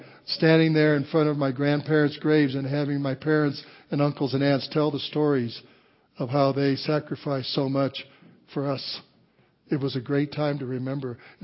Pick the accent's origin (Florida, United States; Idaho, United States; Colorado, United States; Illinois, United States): Colorado, United States; Walsenburg; my hometown of Walsenburg, Colorado